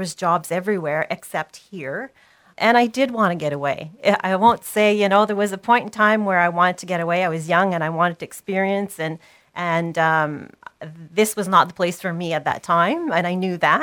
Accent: Sturgeon Falls, Ontario, Canada; And for me, my hometown was always Sturgeon Falls, and they found that funny. Because hometown for my kids was Toronto, you know, but hometown for me was Sturgeon. So I knew I'd come back.

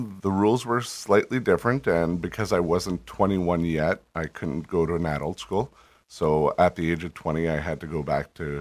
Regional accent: British Columbia, Canada; born there; also born or lived in Alberta; Super long story short, I was born in British Columbia.

